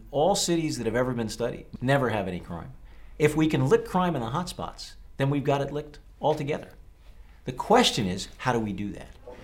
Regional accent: United States; I'm from the United States, where I discovered that only 3% of the street addresses in a major city produce over half of all the crime

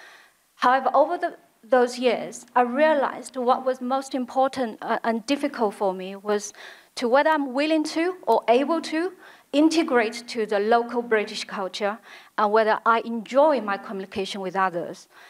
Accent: China; English is a second language; moved away as an adult; now in United Kingdom; As an English as a foreign language learner, I was brought up in China and learned English initially in China. I only came to the UK to study a master's degree

